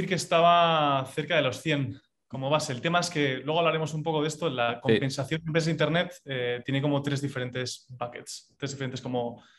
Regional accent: Bilbao, Basque Country, Spain; soy de Bilbao, no es complicado de deducirlo por el nombre

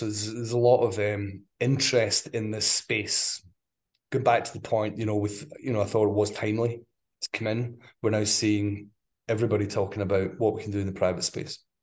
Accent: Scotland, United Kingdom; Yeah, I mean, obviously I'm a Scot. I'm obviously passionate about, you know, everything Scotland

